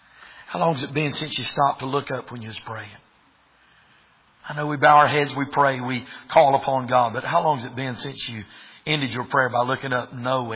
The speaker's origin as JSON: {"language": "English", "region": "the South", "country": "United States", "said": "Again, I'm from the South. We've got churches on every corner."}